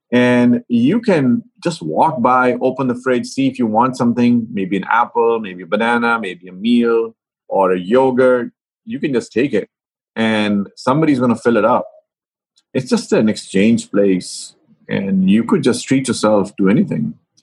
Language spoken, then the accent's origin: English; Lahore, Punjab, Pakistan; But I grew up in Lahore, and that's a quite a dense place when it comes to the Sufi shrines and spiritual Sufis.